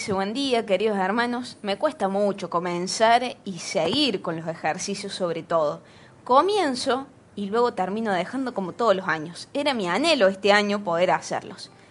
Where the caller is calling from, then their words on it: Tartagal, Salta, Argentina; de Salta, en Tartagal.